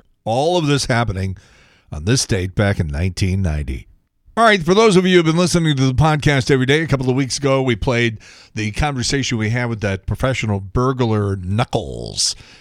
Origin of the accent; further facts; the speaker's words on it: Chicago, Illinois, United States; we did one of them in Chicago, Jonathan Brandmeier, because I was a fan for a long time. And it's my hometown.